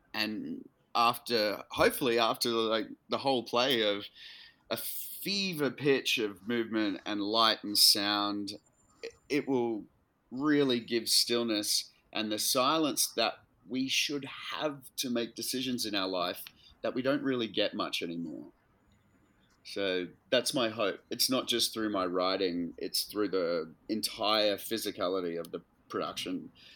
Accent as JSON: {"language": "English", "country": "Australia", "moved": "yes", "lives_now": "United States", "said": "I'm Australian. I came here and I was like, why is she yelling?"}